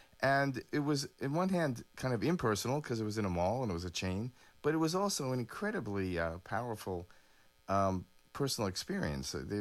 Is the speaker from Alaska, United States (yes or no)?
no; New Jersey, United States; I mean, I grew up in New Jersey, and there were many of them there, and most of them were in malls.